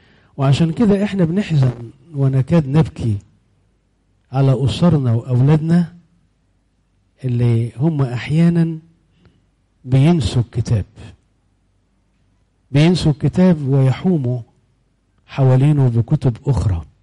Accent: Egypt; وهو مجيء السيد المسيح له المجد إلى بلادنا مصر.

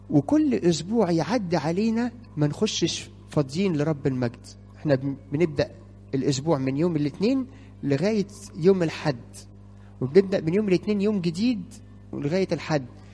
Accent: Egypt; احنا كمصريين حتى عشان برضو ما تحسيش

